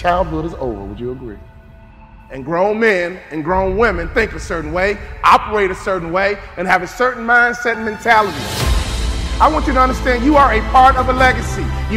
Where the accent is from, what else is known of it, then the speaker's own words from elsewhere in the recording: Chicago, Illinois, United States; I'm from Chicago. I've never been to a thug retirement party.